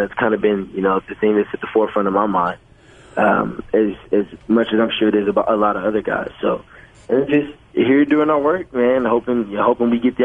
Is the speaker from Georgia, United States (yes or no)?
yes; Atlanta, Georgia, United States; I grew up in Atlanta for a little bit, so I was always a huge Braves fan.